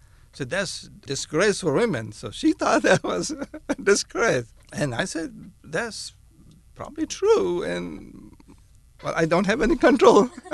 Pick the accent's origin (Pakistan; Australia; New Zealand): Pakistan; now in United States; That when I came to the United States, you know, I was not raised here. I was born and raised in Pakistan.